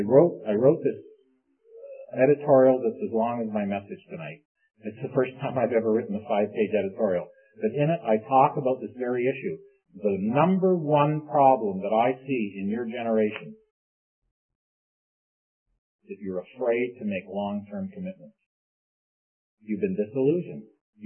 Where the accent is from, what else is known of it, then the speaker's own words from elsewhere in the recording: St. Catharines, Ontario, Canada; I'm just from St. Catharines across the lake.